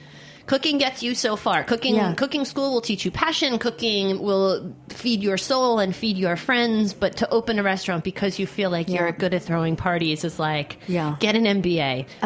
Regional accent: The Hamptons, New York, United States; I grew up in the Hamptons that era, and so I like recognized a lot of places and personality types.

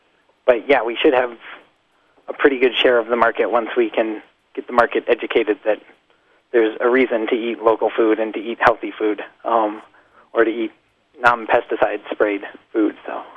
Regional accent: Montana, United States; born there; I was born in Montana, but there's a pretty thriving local food scene there as well.

